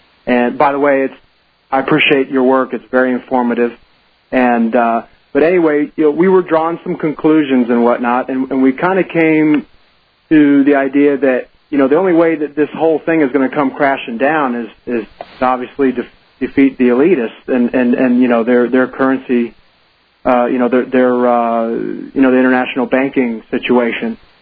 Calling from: Idaho, United States

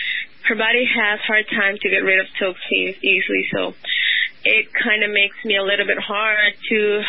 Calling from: San Fernando Valley, California, United States; I'm calling from San Fernando Valley, California.

